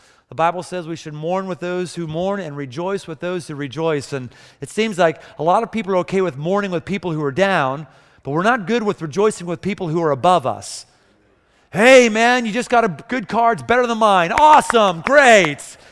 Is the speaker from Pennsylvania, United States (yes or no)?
yes; Pittsburgh, Pennsylvania, United States; I had been born and bred in Pittsburgh. All my lifelong family, lifelong friends were there.